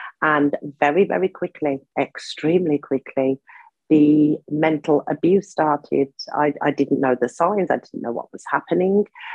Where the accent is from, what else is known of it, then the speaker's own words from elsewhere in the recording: Birmingham, West Midlands, United Kingdom; when I came out of prison, I went back to my hometown, Birmingham, because I'd moved out of my hometown.